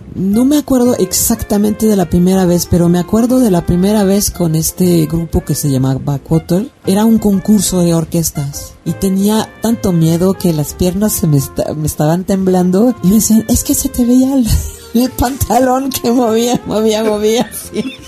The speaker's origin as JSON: {"language": "Spanish", "country": "United States", "tie": "born there", "said": "Yo creo, nací en Estados Unidos. Yo creo que probablemente como todos los niños gringos, vi mucha televisión y muchas caricaturas."}